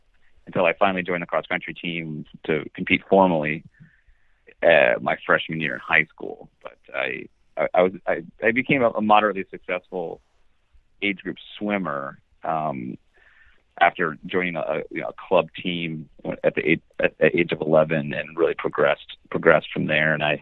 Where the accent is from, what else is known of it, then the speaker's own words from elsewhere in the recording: Reston, Virginia, United States; also born or lived in Ann Arbor, Michigan; Well, I was born in Ann Arbor, Michigan. My family moved from Ann Arbor to Reston, Virginia, where I spent my youth.